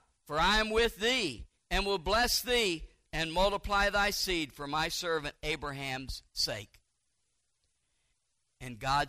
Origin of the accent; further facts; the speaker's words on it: Lima, Ohio, United States; born there; also born or lived in Tennessee / Illinois; As a boy, I was born in Lima. We went from Lima to Tennessee, to Rockport, Illinois, to Bloomington, Illinois, and back to Lima, then back to Tennessee.